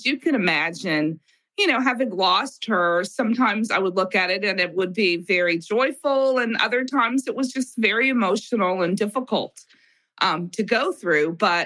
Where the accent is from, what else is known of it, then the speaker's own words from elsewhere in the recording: Los Angeles, California, United States; I'm from Los Angeles. I grew up in Los Angeles. So I'm a Southern California girl.